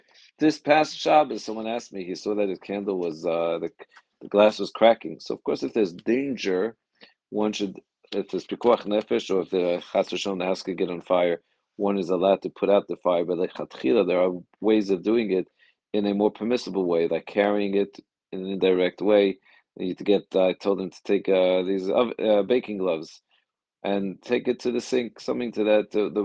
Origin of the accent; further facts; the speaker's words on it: Riverdale, New York, United States; I remember I grew up in Riverdale